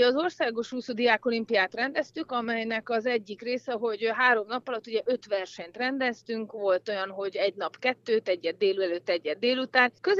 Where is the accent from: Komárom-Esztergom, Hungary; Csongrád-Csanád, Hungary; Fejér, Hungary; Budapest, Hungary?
Csongrád-Csanád, Hungary; Hódmezővásárhely; born there; én ugye a Hódmező Vásárhelyen születtem